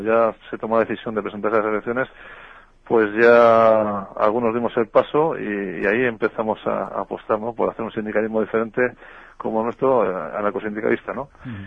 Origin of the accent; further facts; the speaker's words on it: Valladolid, Castile and León, Spain; moved away as an adult; now in Madrid, Spain; yo soy ferroviario, soy de Valladolid, y me trasladé a Madrid hace ya unos 20 años